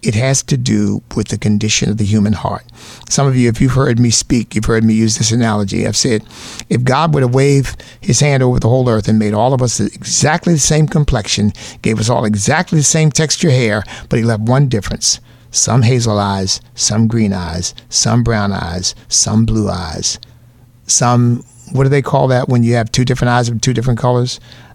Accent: United States; because I'm an American, of course, in part because I've made up my mind at a fairly young age that I was going to take advantage of the opportunities this country provided for me

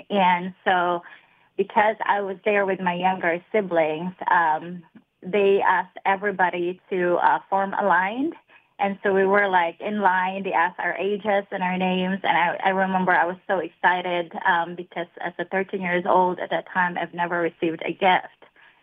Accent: Cebu, Central Visayas, Philippines; I grew up in Cebu, Philippines. I grew up near a dump site

